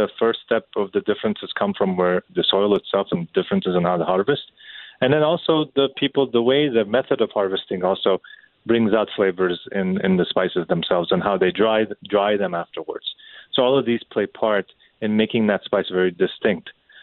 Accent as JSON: {"language": "English", "town": "Montreal", "region": "Quebec", "country": "Canada", "tie": "born or raised there", "said": "growing up in Montreal gave me privilege too, because we were always open."}